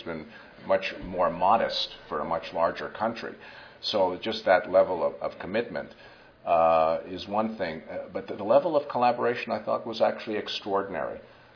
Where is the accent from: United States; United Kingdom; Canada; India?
Canada; I'm Canadian, but I work most of my life in the States.